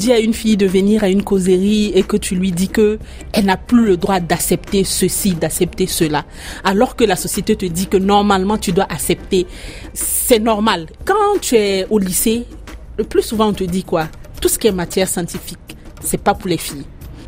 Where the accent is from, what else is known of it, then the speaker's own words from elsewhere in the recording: Burkina Faso; Comme le mariage, c'est chez nous en Afrique, au Burkina, c'est le sommet de la réussite.